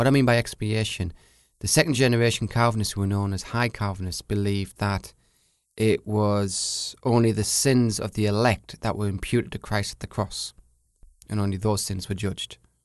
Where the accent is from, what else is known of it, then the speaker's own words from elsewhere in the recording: England, United Kingdom; Particular redemption. Especially as an English person.